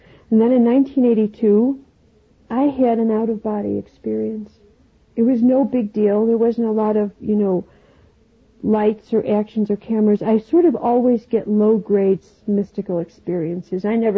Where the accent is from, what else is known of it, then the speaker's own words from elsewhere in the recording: Chicago, Illinois, United States; I was in Chicago, my hometown